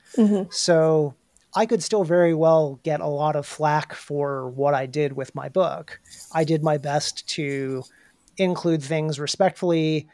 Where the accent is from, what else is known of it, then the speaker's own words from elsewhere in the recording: New England, United States; but I grew up in New England where a large percentage of people were surely convinced that they had some kind of indigenous ancestry